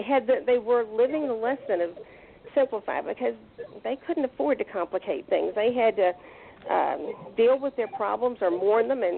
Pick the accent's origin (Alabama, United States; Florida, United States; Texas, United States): Alabama, United States; that is the down-home, blue-collar wisdom that I grew up with in South Alabama.